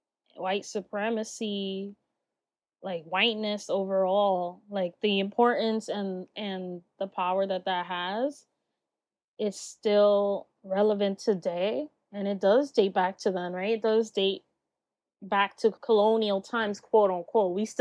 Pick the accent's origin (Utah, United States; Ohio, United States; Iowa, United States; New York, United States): New York, United States; And here growing up in New York, you know, Latinas, like you just mentioned, it was like